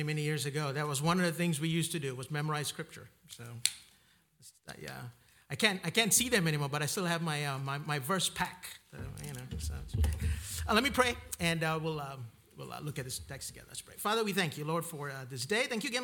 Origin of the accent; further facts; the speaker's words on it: Malaysia; now in United States; I am a Malaysian citizen by birth. I still am. I have been a permanent resident in the United States for the last, it's been a while.